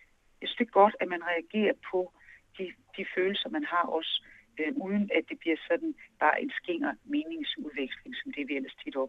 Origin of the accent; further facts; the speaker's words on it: Central Denmark Region, Denmark; now in Copenhagen, Denmark; Altså, det gjorde et stort indtryk på mig. Og det tror jeg da også, det gjorde rundt omkring, hvor man kom der i Vestjylland, hvor jeg voksede op. Men jeg har ikke noget billede af, hvordan det så var herovre på Sjælland, hvor jeg jo selv bor nu i København.